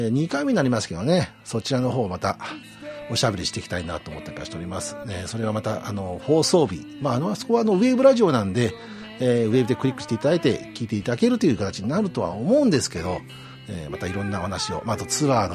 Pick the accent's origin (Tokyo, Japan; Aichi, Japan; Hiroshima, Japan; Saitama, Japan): Aichi, Japan; Nagoya; 名古屋、自分の地元なんですけどね、江口さんの地元なんですけど、